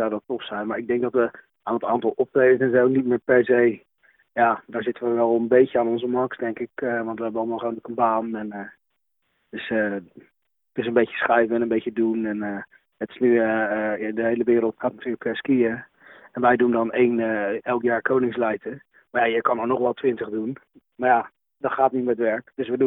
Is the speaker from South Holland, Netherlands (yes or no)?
yes; Leiden, South Holland, Netherlands; ik kom natuurlijk uit Leiden.